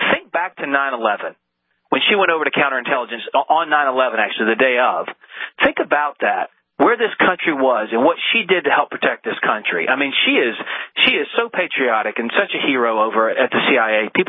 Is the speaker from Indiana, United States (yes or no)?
no; South Carolina, United States; Yeah, I'm from South Carolina, so Senator Graham has been my senator for a long time, and he's got a few gems every once in a while.